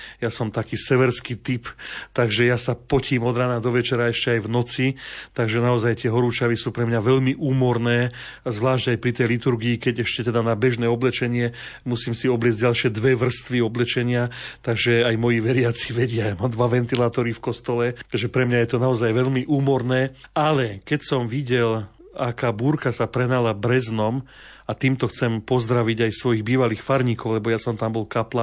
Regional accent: Nitrianske Pravno, Trenčín Region, Slovakia; Pochádzam z farnosti Nitrianske Právno

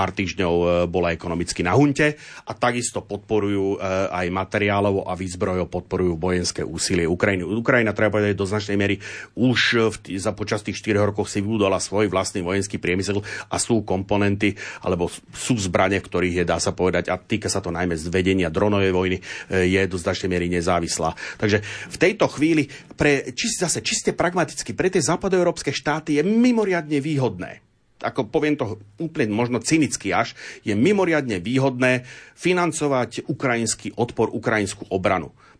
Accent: Nová Baňa, Banská Bystrica Region, Slovakia; na takéto diskusii v mojom rodnom meste v Novej Bani spýtali, že ako to vidím.

